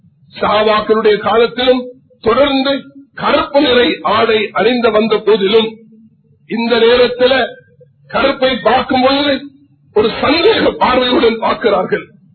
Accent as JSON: {"language": "Tamil", "country": "Sri Lanka", "said": "இந்த நாட்டுடைய பிரஜைகள் என்ற அடிப்படையில் நாங்கள் Sri Lankans, we love our motherland, எங்களுடைய தாய்நாட்டை நாம் நேசிக்கிறோம்."}